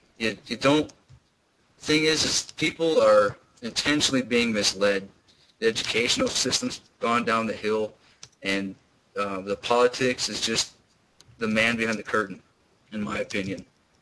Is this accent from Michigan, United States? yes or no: yes; Michigan, United States; No, I'm from Michigan.